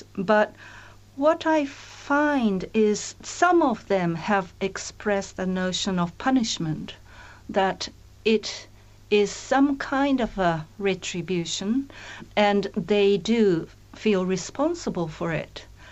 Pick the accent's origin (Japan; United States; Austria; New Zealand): Japan; Tokyo; I'm from Tokyo originally, and we urban folks hardly, you know, go there